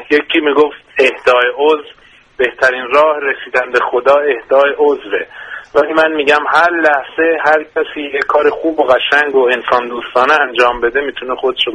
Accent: Shiraz, Fars, Iran; به خاطری که من شیرازی هستم

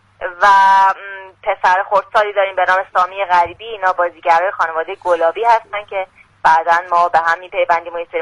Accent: Mashhad, Razavi Khorasan, Iran; زاده خراسان، در مشهد به دنیا آمدم.

